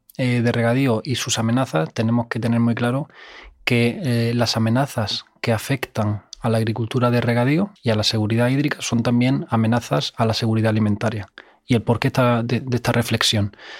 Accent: Cartagena, Region of Murcia, Spain; born there; estudié la titulación de Ingeniería Agronómica en Cartagena, mi ciudad natal

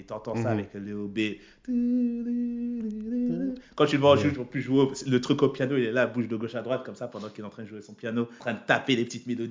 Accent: Cergy, Île-de-France, France; Moi aussi, c'est quand tu cites ma ville. Moi je venais de Sergi, gros.

